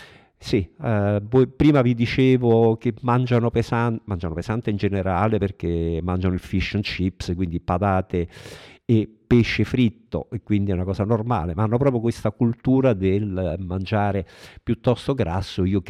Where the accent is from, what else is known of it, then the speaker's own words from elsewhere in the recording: Rome, Lazio, Italy; io almeno come romano